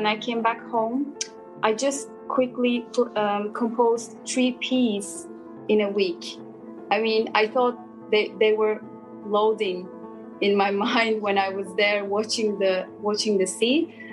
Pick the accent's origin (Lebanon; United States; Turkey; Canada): Turkey; I'm from Turkey, based in Istanbul.